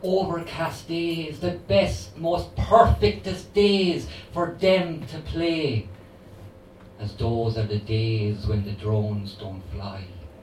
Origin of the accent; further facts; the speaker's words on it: Galway, Connacht, Ireland; I'm from Galway. I suppose it could be worse, I could be from Mayo.